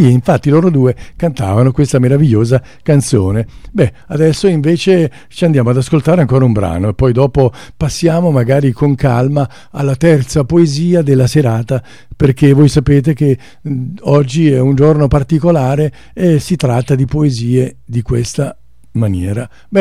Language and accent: Italian; Saviano, Campania, Italy; Mi ricordo tanti anni fa che ero al mio paesino a Saviano e lui era lì, cantava proprio questa canzone al mio paesino